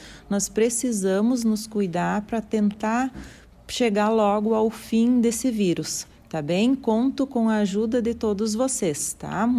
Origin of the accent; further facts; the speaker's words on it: Rio Grande do Sul, Brazil; Eu sei que a vontade é grande, eu também sou gaúcha, gosto de tomar meu mate